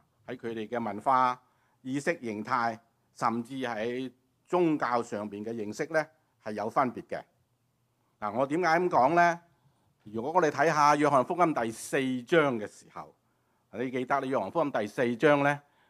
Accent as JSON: {"language": "Cantonese", "country": "Hong Kong", "said": "你講國語，我講廣東話，雞同鴨講講唔通噶，係咪啊？我哋講香港人就好叻嘅，即係兩邊都聽得到嘅。"}